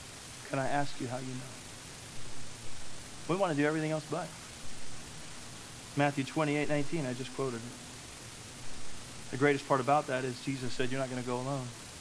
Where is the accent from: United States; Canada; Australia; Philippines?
Philippines; Yes, I'm a Filipino.